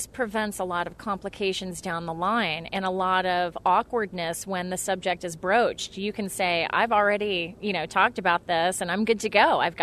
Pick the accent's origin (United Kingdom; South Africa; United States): United States; Dayton, Ohio; Well, I was born and raised in Dayton, and I am a mass comm major from Wright State